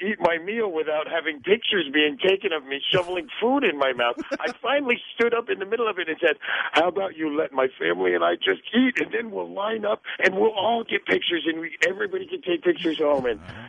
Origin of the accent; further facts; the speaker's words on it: Indianapolis, Indiana, United States; I am from Indianapolis, Indiana.